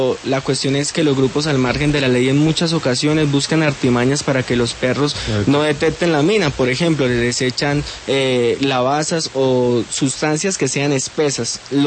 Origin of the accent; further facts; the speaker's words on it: Bucaramanga, Santander, Colombia; soy un joven de 23 años, soy de Bucaramanga, nací en Bucaramanga, vivo en Girón.